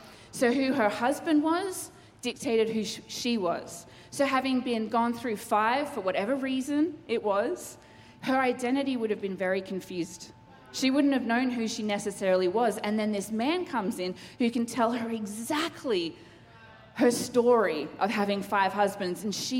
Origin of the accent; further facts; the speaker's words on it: Sydney, New South Wales, Australia; also born or lived in Queensland; So I grew up, was born in Queensland. I grew up in Sydney. I actually grew up with my parents being church planters.